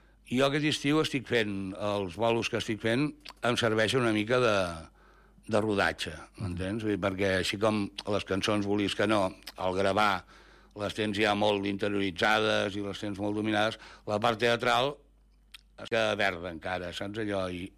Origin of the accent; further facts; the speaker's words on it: Barcelona, Catalonia, Spain; jo sóc fill de Barcelona, però a partir del meu avi tota la descendència … era de Figueres, de Torroella de Montgrí, o sigui que per la part de materna hi ha una vessant empordanesa